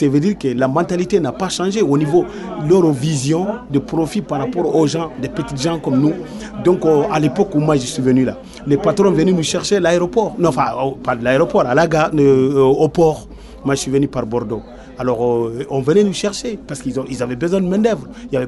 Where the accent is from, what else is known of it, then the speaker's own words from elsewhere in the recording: Mali; Je viens du Mali là, tu vois.